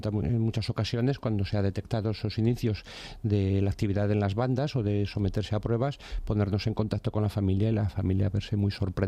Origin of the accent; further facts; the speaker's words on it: Madrid, Community of Madrid, Spain; Yo en mi casa, pues lo mismo, pues, como muchos madrileños